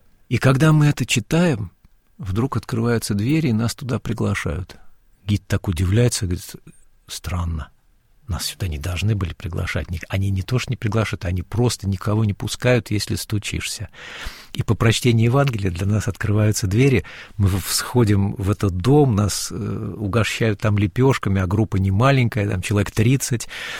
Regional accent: Siberia, Russia; он нас запустил не потому, что мы из Сибири

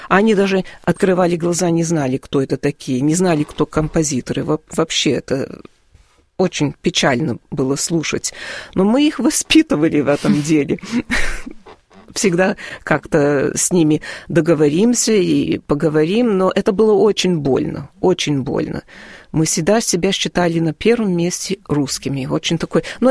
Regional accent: New York, United States; мы росли в Куинс, в Нью-Йорке, это часть Нью-Йорка

